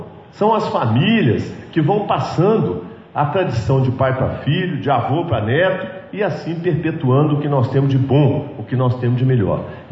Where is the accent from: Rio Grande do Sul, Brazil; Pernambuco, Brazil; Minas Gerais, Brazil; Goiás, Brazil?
Minas Gerais, Brazil; Se tem uma coisa importante para os mineiros, é o queijo. Não é porque a gente gosta de comer queijo